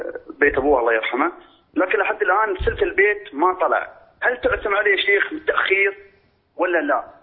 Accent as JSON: {"language": "Arabic", "country": "United Arab Emirates", "said": "من الإمارات، أكلمك شخصيا"}